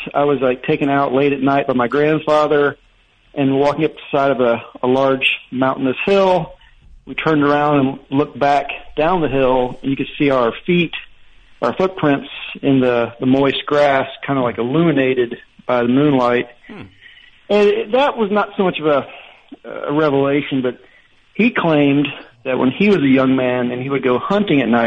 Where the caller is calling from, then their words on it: Raleigh, North Carolina, United States; calling from North Carolina, Raleigh.